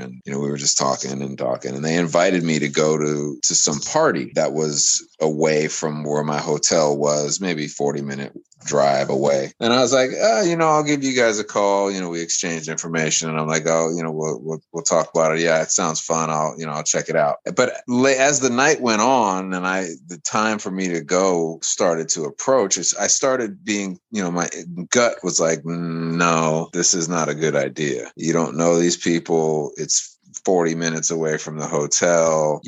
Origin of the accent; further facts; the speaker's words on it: United States; because, you know, I come from America and we deal with discrimination